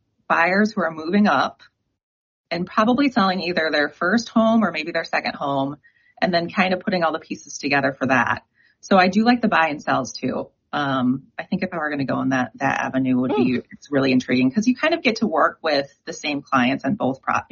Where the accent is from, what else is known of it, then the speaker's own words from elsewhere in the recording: East Lansing, Michigan, United States; I actually am originally from Michigan, born and bred in Michigan, over in the Grand Rapids, Michigan area. Grew up in East Lansing, where Michigan State University is.